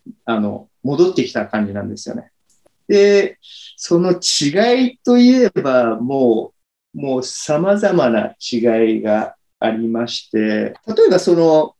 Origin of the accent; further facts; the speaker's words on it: Australia; also born or lived in Tokyo, Japan; 僕自身はオーストラリア生まれのオーストラリア育ちで